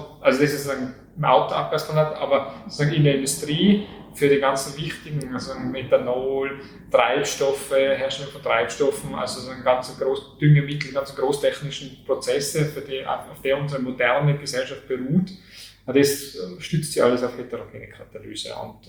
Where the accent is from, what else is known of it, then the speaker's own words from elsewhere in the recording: Kufstein, Tyrol, Austria; Also ich bin aufgewachsen im Tiroler Unterland, in Ebsberg-Kufstein, und bin dann auch sozusagen in Kufstein Schule gegangen, also Gymnasium, Bundesrealgymnasium in Kufstein.